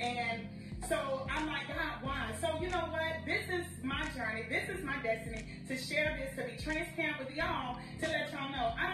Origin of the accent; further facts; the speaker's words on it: Louisiana, United States; I'm Cajun, seafood, spice, honey, saturated spice.